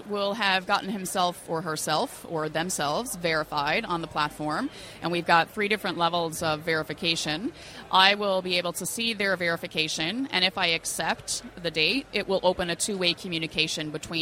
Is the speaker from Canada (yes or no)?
yes; Canada; Toronto. I'm based in Toronto. I'm actually Canadian